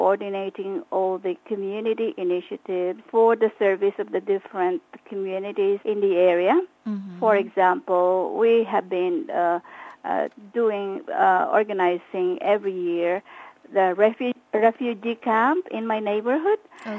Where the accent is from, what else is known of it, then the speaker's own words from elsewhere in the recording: Philippines; English is a second language; now in Australia; Yes, and of course, as a Filipino, I feel humbled in receiving this award on behalf of the Filipino community women in New South Wales.